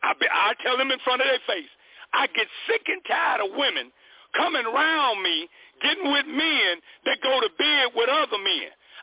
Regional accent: Illinois, United States; born there; I got birthed there on 43rd and Calumet

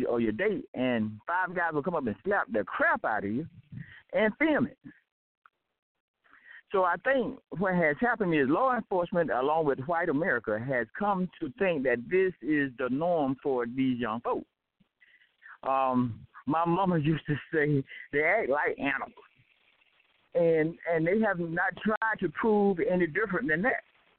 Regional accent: Atlanta, Georgia, United States; I come from Atlanta

